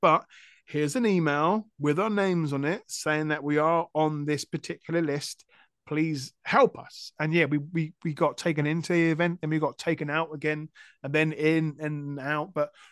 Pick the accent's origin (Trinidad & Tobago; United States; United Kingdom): United Kingdom; And even though we are British and are very good at queuing, we didn't want to spend our whole time there in a queue.